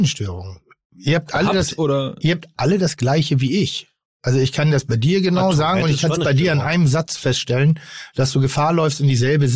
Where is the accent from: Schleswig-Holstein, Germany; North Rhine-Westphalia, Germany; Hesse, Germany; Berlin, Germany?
Schleswig-Holstein, Germany; Pinneberg; Ich habe, komme ich aus Pinneberg irgendwie so